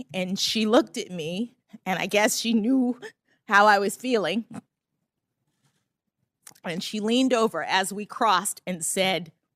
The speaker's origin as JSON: {"language": "English", "town": "Miami", "region": "Florida", "country": "United States", "said": "I'm from Miami, Florida. Boston is very cold. It was rough. It was different from anything I'd known."}